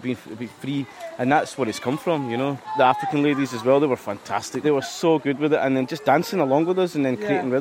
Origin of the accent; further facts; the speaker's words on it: Glasgow, Scotland, United Kingdom; I'm from Glasgow, and we're doing capoeira.